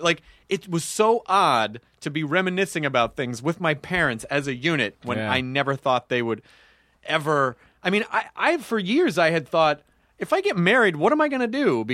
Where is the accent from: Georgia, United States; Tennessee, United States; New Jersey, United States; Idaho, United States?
Tennessee, United States; Memphis; also born or lived in Louisville; That's where I was born. Yeah. And that's where, you know, we moved away when I was really, really young, and I grew up in Memphis.